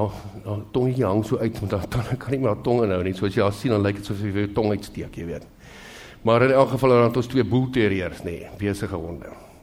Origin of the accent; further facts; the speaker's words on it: Highveld, South Africa; ons het groot geword op die Hoofveld is jy eintlik gewoond aan hierdie type storms